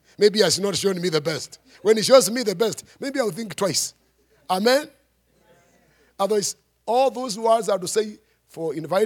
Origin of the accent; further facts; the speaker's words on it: Machakos, Machakos County, Kenya; Also, when you come, I come from Machakos. When you come to those sites, I'm halfway here, halfway in Africa.